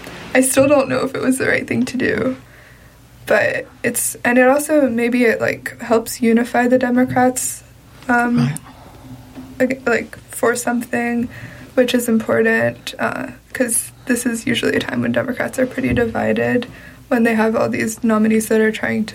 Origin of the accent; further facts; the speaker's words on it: Canada; And, I'm Canadian, my family's Canadian, and when I go to Canada